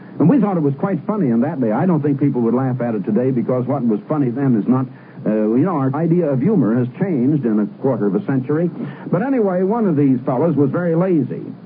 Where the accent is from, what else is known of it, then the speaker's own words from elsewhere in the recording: Iowa, United States; Now, I was born and raised in Iowa